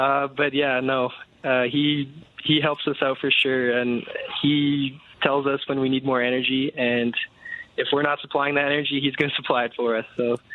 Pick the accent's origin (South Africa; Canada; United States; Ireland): Canada; Regina, Saskatchewan; Yeah, I am from Regina.